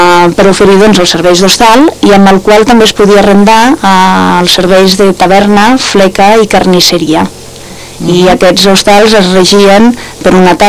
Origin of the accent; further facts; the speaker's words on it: Escaldes-Engordany, Andorra; Soc andorrana, escaldenca.